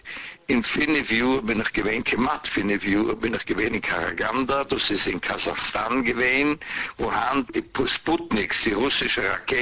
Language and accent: German; Vienna, Austria; moved away; also born or lived in Latvia; ich bin du aufgewachsen in Wien bis 38, 38 bin ich, wir sind mal weg, mein Mama, Tate, Brüder und ich.